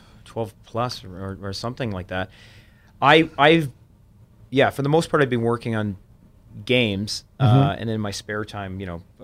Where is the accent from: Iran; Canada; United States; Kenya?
Canada; Vancouver, British Columbia; Well, growing up in Vancouver, like I'm born and raised in Vancouver.